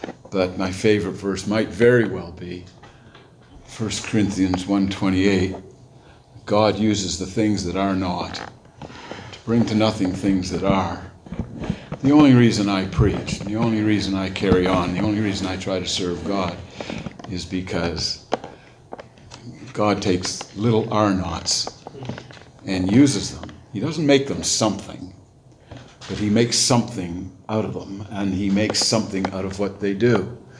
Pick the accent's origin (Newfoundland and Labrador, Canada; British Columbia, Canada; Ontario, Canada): Newfoundland and Labrador, Canada; also born or lived in New Brunswick; I was born in New Brunswick, but that's only because I didn't get to choose. I would have preferred to have been born in Newfoundland. I was raised in Newfoundland. I miss the place on a daily basis, hoping to get back soon, within the next couple of years.